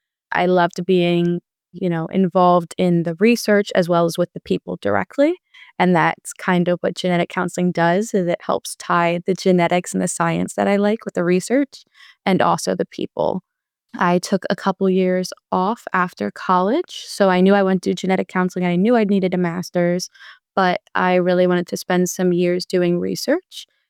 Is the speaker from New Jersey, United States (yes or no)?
yes; New Jersey, United States; Yeah, I am from New Jersey. I grew up in New Jersey.